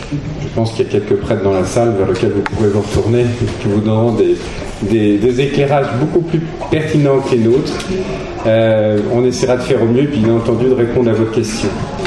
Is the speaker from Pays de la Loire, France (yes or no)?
yes; Nantes, Pays de la Loire, France; je suis nantais, je suis dans l'administration sanitaire, vous savez c'est un lieu d'évangélisation. Hein. Aïe, ok, il y en a qui partagent. J'ai 56 ans